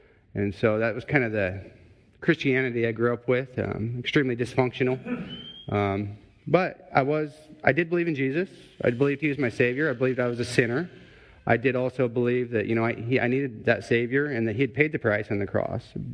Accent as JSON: {"language": "English", "town": "Indianapolis", "region": "Indiana", "country": "United States", "said": "We are from Indianapolis."}